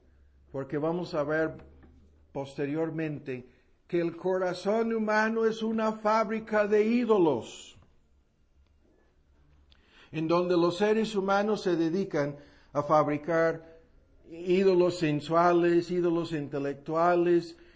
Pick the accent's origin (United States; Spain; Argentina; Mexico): United States; como tonto gringo que soy